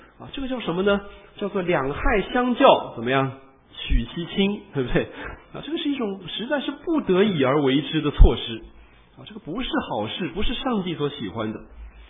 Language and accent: Chinese; China; 传统上跟我们中国人也是跟那个世界上大多数的民族一样